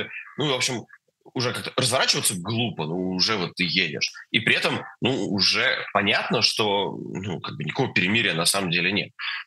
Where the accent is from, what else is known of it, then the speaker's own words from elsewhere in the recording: Russia; я как россиянин